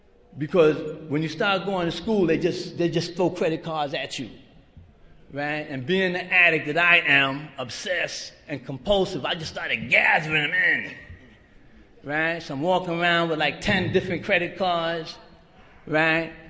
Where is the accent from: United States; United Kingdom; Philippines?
United States; Manhattan, New York; You know, again, I'm from Manhattan area, and we're working on our first convention.